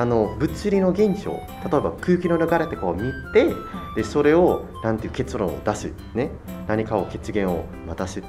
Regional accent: Tangerang, Banten, Indonesia; もともと自分の地元タングラングシーっていうところなんですけど

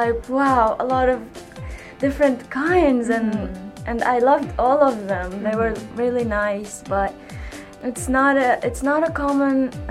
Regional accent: Syria; I'm from Syria.

